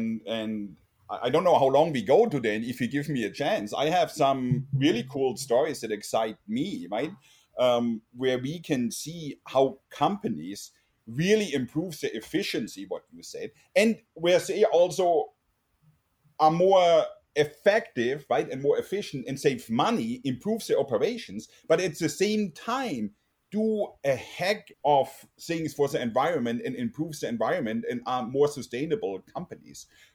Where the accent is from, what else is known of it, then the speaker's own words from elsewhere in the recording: Germany; accent: German; English is a second language; now in California, United States; originally from Germany. And even after living for more than 20 years in sunny California, I don't get rid of my lovely accent.